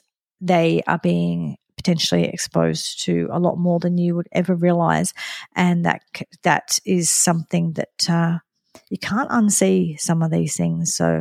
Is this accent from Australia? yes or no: yes; Sydney, New South Wales, Australia; particularly for my hometown Sydney.